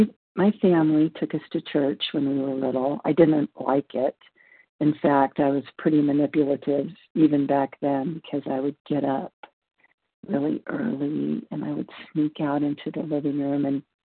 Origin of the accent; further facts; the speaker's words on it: Nevada, United States; I'm from Nevada, and I am a recovered compulsive overeater.